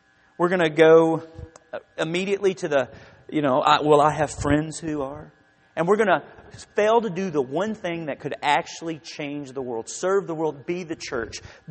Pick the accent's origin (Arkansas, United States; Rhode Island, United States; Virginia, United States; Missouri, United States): Arkansas, United States; Benton; So when I was growing up in Benton, Arkansas, there was one part of town where they lived, people who were different, the Hill.